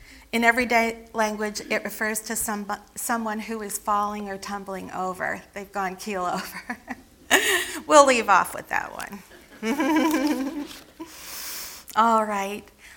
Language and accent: English; Port Huron, Michigan, United States; also born or lived in Detroit; So I was born in Detroit down here. My dad was a Detroit policeman. During the riots of the civil rights movement in 1968, he moved us, our family, north, out of the city of Detroit, up to the port city of Port Huron